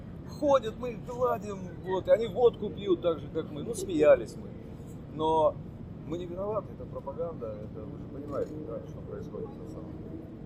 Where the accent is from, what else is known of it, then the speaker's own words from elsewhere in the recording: Tikhoretsk, Krasnodar Krai, Russia; я когда-то жил в городе Тиховецке. Я пошел там в школу, потому что там служил мой отец. Я вообще родился в Краснодарском крае, вот где батя мой служил.